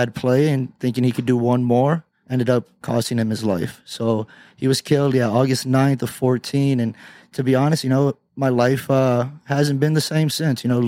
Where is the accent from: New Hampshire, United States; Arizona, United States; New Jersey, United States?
Arizona, United States; Tucson; I am. Born and raised in Tucson.